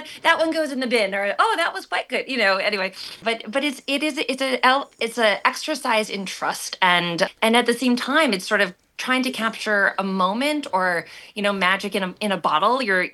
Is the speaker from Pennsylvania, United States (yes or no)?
no; Massachusetts, United States; I was from Massachusetts, and I was lucky to grow up going to the NEC New England Conservatory Prep Program.